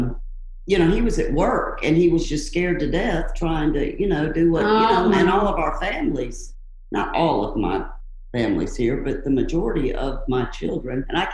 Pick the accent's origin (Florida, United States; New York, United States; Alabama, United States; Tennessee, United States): Alabama, United States; Prattville; I hail from the bad side of the tracks. I'm talking about, I'm from Prattville, Alabama. My father retired from the Air Force out of Maxville. So I graduated high school from Prattville High Sch